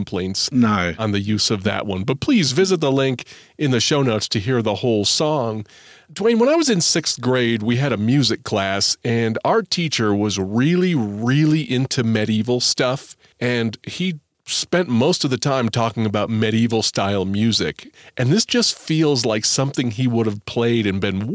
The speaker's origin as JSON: {"language": "English", "country": "United States", "said": "Now, for me, as an American, that is the tune to … that I have always known."}